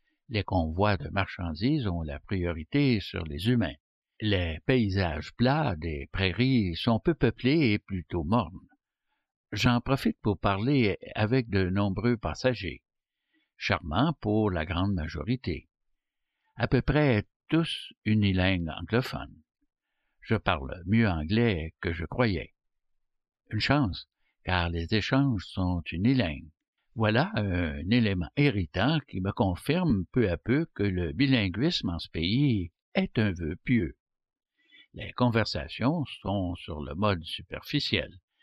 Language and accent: French; Quebec City, Quebec, Canada; Halifax, Québec, ma ville natale, se métamorphose